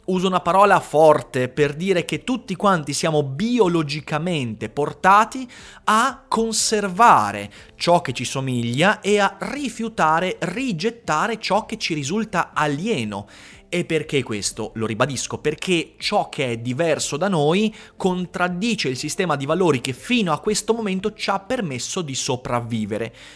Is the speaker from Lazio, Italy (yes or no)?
no; Veneto, Italy; lo so, sono veneto